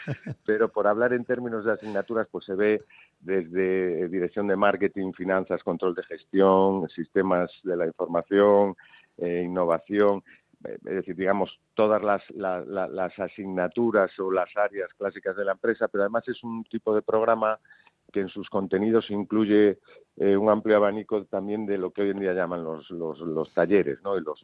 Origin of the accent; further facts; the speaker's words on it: Galicia, Spain; yo como gallego también